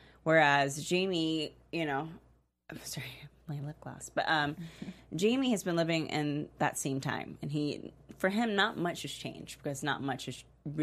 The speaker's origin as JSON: {"language": "English", "region": "the South", "country": "United States", "said": "I want to call it moonshine because I'm from the South"}